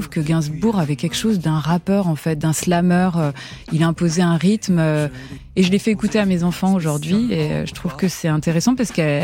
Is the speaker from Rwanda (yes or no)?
yes; Kigali, Rwanda; born there; Je suis née donc en Afrique. Et mes parents, quand ils sont rencontrés, ils avaient un lieu qui s'appelait l'Auberge des Mille Collines.